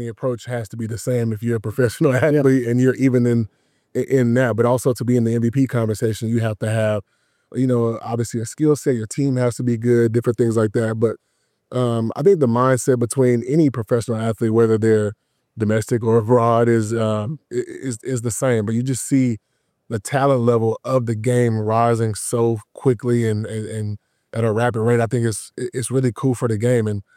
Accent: Houston, Texas, United States; now in Los Angeles, United States; I'm from Houston, though, so I'm kind of used to it, but I've been in L.A. for the past 18 years, so I've kind of gotten spoiled, you know?

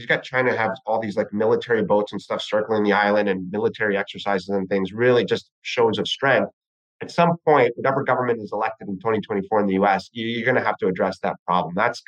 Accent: Canada; and I could be wrong, I'm Canadian

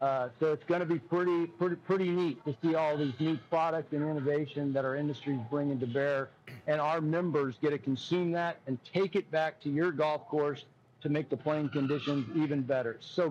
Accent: Arizona, United States; I grew up in Arizona, and it's a hot place.

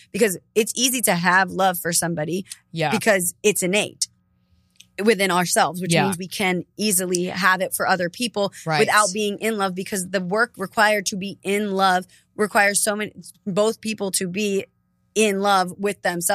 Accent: New York, United States; The way, I mean, it's maybe it's the New Yorker in me, but it's like being direct and p

